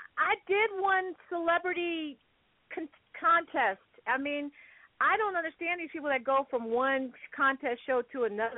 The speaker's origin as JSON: {"language": "English", "town": "Philadelphia", "region": "Pennsylvania", "country": "United States", "tie": "born or raised there", "said": "Philly is my hometown. My husband is from Arizona."}